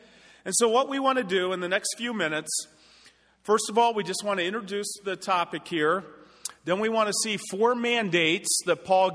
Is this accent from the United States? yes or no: yes; Philadelphia, Pennsylvania, United States; Okay, I'm from Philadelphia. That's what it is.